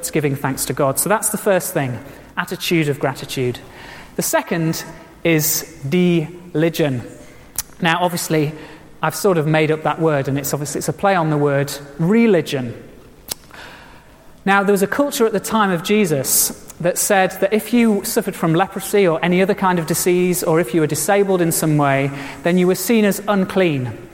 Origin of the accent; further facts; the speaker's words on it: United Kingdom; It's part of being British.